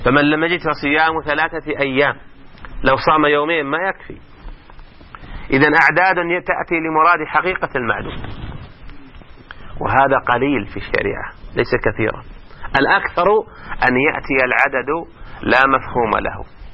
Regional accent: Saudi Arabia; عندنا في السعودية 50 فرقة

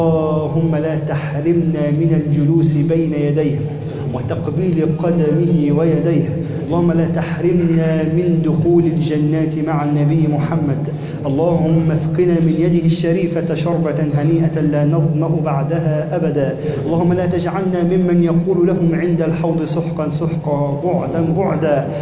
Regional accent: Egypt; اللهم يا ربنا اجعل بلدنا مصر أمنا أمانا سخاء رخاء

